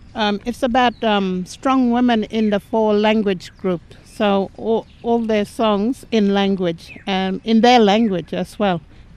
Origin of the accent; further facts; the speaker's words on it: Borroloola, Northern Territory, Australia; I'm from Bowlula. I'm a Yanyuwa Garawa woman